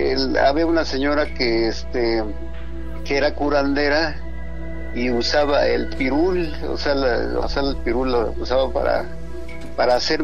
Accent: Magdalena Contreras, Mexico City, Mexico; born there; now in Iztapalapa, Mexico; Sí, soy de la alcaldía de Iztapalapa, pero yo nací en la Magdalena Contreras, en un pueblo que se llama San Bernabé.

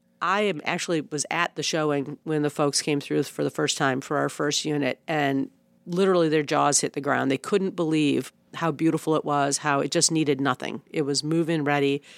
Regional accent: Buffalo, New York, United States; I am originally from Buffalo, New York. Go Bills.

